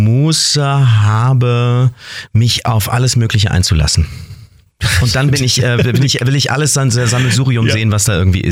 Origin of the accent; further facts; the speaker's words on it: Hilden, North Rhine-Westphalia, Germany; born there; also born or lived in Grevenbruch / Fulda; Im Pass steht Hilden. Wir haben zu der Zeit in Grevenbruch gewohnt.